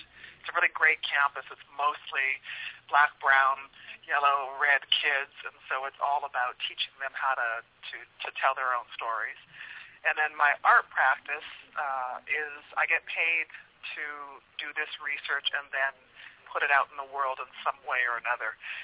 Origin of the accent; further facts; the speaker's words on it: Vancouver, British Columbia, Canada; also born or lived in Oakland; Okay, I grew up in Vancouver. I'm American born. I was born in Oakland, California.